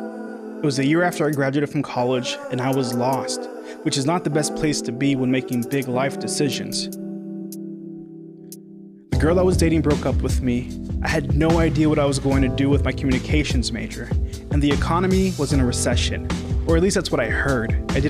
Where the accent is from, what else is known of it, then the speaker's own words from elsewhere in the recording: Edinburgh, Texas, United States; See, I grew up in Edinburgh, Texas in the Rio Grande Valley.